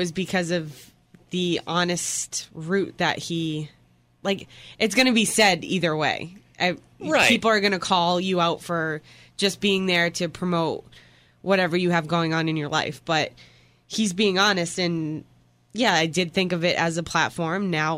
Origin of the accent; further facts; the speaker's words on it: Boston, Massachusetts, United States; And not just saying because I'm from Boston, but...